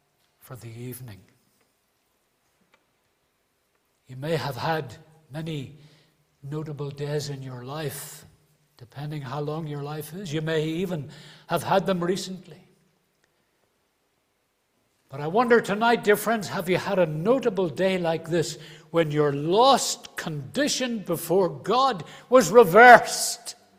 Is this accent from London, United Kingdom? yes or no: no; Belfast, Northern Ireland, United Kingdom; Or if you're from Belfast, you'll say, what about you, wee lad? I know I'm from Belfast too, you see.